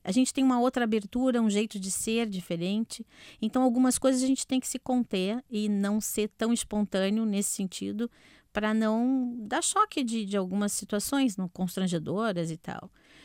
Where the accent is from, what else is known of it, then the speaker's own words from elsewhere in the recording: Brazil; now in Portugal; porque nós viemos do Brasil, ninguém sabe do nosso passado e por que nós viemos para cá